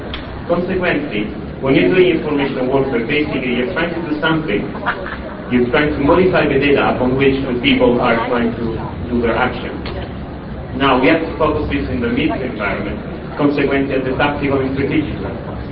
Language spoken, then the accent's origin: English; Italy; English is a second language; As you can hear from the accent, I'm actually not from Britain, but I'm actually from Italy